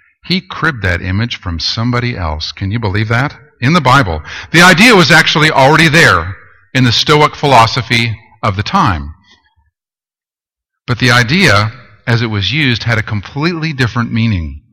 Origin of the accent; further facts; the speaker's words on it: Canada; moved away as an adult; I had not left the States for Canada, but I was born in Canada, and I'd lived there for 20 years, and I was also too young.